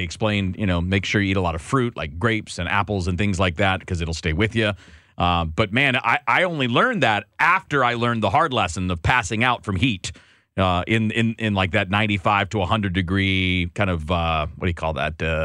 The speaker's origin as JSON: {"language": "English", "region": "Michigan", "country": "United States", "said": "because I came from the Midwest, I didn't know anything of heat down"}